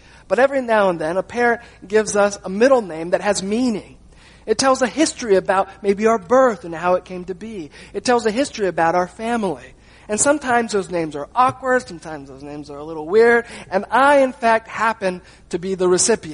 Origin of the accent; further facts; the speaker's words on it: Montana, United States; born there; since I was born in Montana, they didn't know how to spell that word